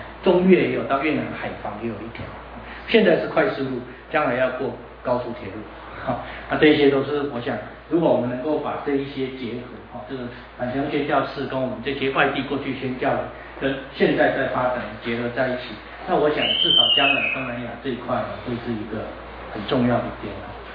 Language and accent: Chinese; Taiwan; 但是为什么我们台湾人还是可以对这个社会有一些影响力？